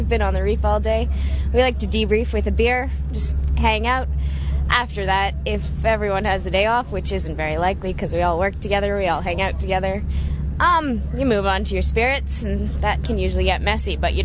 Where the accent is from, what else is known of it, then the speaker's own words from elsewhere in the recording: Canada; Yeah, I'm from Canada. Not quite home, but very close.